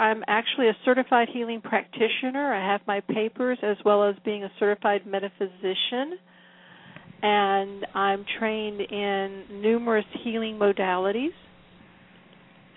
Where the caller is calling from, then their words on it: Newport News, Virginia, United States; I am in Newport News, Virginia, which is in the southeastern part of Virginia.